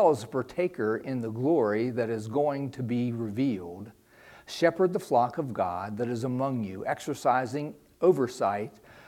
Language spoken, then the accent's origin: English; United States; In our culture, that's what we always do. We're American absolutists.